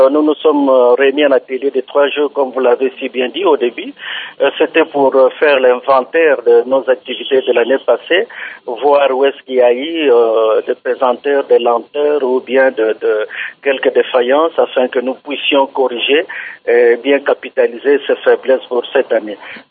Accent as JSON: {"language": "French", "country": "DR Congo", "said": "qui reviennent chez nous en RDC."}